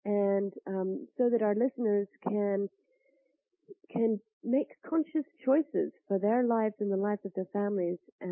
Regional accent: Glasgow, Scotland, United Kingdom; Uh, I'm a Glaswegian lassie. You know, you can take the lassie out of Glasgow, but you can't take the Glasgow out of the lassie.

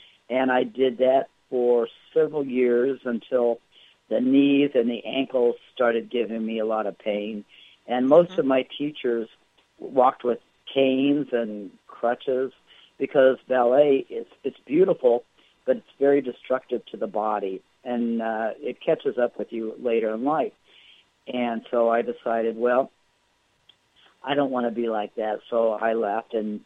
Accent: Akron, Ohio, United States; born there; Okay, I was born in Akron, Ohio, many moons ago.

